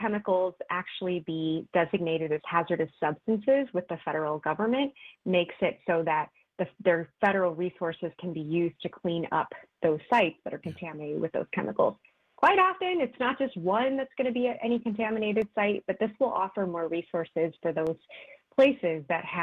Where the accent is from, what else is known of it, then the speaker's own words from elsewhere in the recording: Michigan, United States; And forgive me, I'm from Michigan.